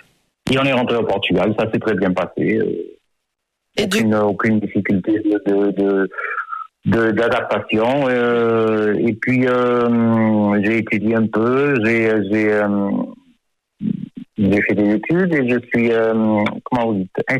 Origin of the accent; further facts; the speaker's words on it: Bordeaux, Nouvelle-Aquitaine, France; Ils se sont mariés à Bordeaux et je suis né à Bordeaux. Donc j'ai grandi avec cette double culture, la France où on vivait bien sûr, le berceau. Et puis le Portugal